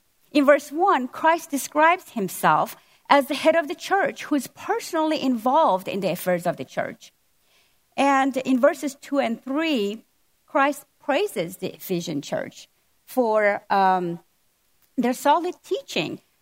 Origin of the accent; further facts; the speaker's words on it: Iran; as most of you know, I'm from Iran.